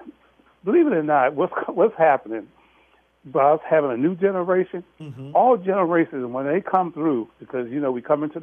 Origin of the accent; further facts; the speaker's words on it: Turner Station, Maryland, United States; because, again, I was raised up in Turner Station. School teachers, police, everybody lived in our community.